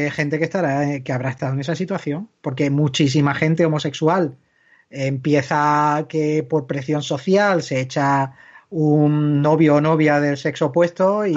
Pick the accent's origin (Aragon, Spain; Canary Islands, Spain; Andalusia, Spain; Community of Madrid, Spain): Andalusia, Spain; Algeciras; porque mi pueblo es pequeño, Algeciras